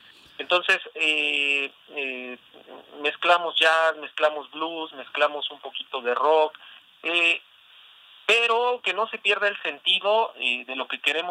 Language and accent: Spanish; Mexico City, Mexico; Somos de la Ciudad de México, entonces de alguna manera nosotros quisimos rendimos homenaje a todo México.